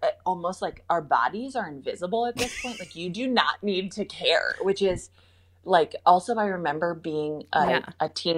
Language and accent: English; Minnesota, United States; because I was from Minnesota, so mm-hmm.